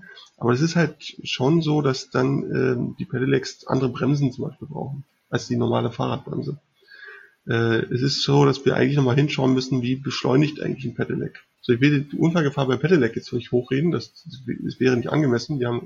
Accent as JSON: {"language": "German", "region": "Berlin", "country": "Germany", "said": "ich komme aus Berlin"}